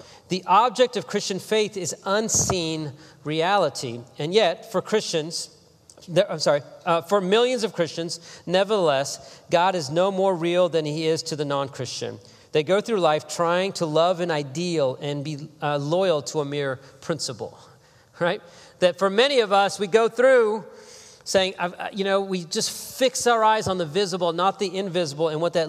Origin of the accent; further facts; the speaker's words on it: Houston, Texas, United States; Like, I came before that from Houston, Texas. We have friends in the Midwest, like, where tornadoes and fires and all kinds of realities come. Like, Harvey crushed Houston, my hometown, just a few years back.